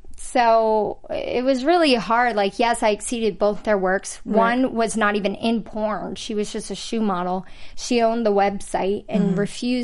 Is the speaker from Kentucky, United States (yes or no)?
yes; Kentucky, United States; I'm from Kentucky, small town. Yeah. Like, we don't even make it on the map.